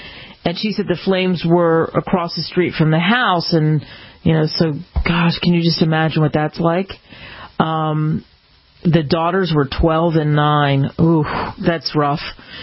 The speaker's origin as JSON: {"language": "English", "region": "East Coast", "country": "United States", "tie": "born or raised there", "also_born_or_lived": "California", "said": "I lived in California, and not being from California, and of course growing up in the East Coast"}